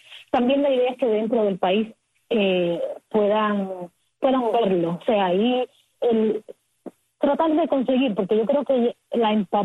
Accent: Cuba; como cubanas y cubanos tenemos todos.

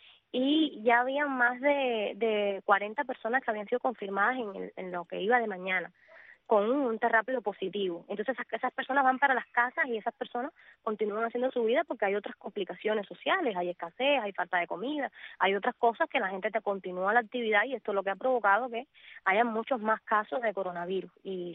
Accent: Cuba; nosotros como ciudadanos que estamos aquí, que sabes, como somos cubanos

